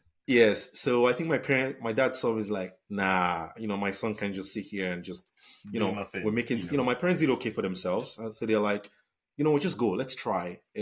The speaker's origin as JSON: {"language": "English", "country": "Nigeria", "moved": "yes", "said": "yeah, Nigeria is my home country, but there's a lot of problems there."}